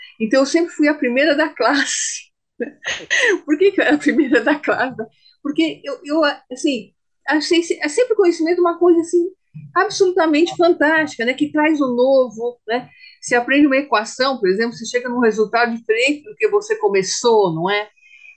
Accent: São Paulo, Brazil; Eu nasci em São Paulo, né? No bairro da Lapa, que é um bairro que recebeu imigrantes italianos, né, em massa, assim, né, na época.

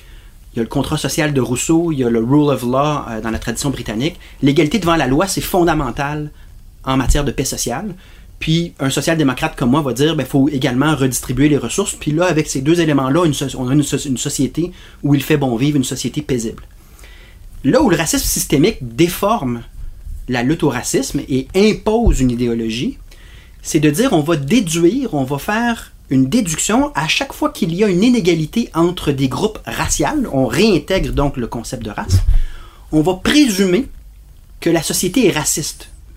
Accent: Quebec, Canada; Mais au final, on est tous Québécois

